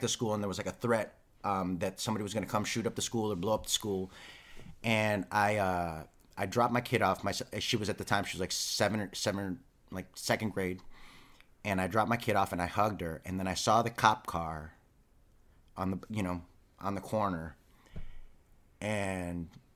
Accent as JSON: {"language": "English", "town": "Chicago", "region": "Illinois", "country": "United States", "tie": "born or raised there", "said": "Because I grew up in Chicago, mm-hmm. and in Chicago, there's all the gun laws that regulate."}